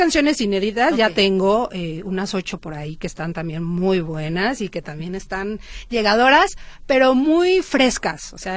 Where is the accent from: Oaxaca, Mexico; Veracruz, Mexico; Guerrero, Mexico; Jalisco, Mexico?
Guerrero, Mexico; Acapulco; sufro un secuestro allá en Guerrero, porque yo soy de Acapulco.